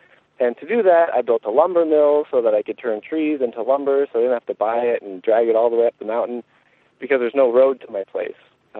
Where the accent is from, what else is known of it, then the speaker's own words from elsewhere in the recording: Canada; Well, I'm Canadian. I grew up in the suburbs, and I didn't particularly like the suburbs, which is why I moved out to the woods.